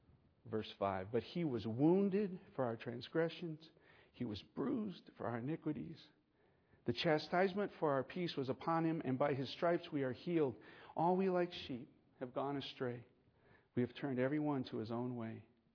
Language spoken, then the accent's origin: English; Scotland, United Kingdom; I'm not a certain lineage, but I am Scottish.